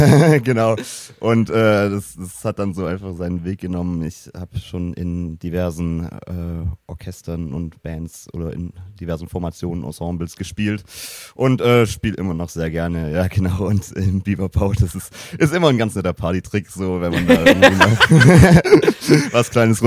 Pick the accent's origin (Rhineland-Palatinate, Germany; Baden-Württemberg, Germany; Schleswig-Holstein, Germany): Baden-Württemberg, Germany; Trossingen; Also ich komme ursprünglich ja aus Trossingen, die Musikstadt Trossingen